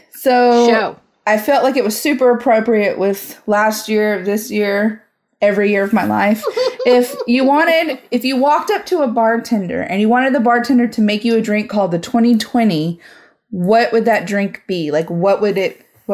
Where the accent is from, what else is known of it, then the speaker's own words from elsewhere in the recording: Charleston, United States; Because I grew up in Charleston, which isn't that far from here.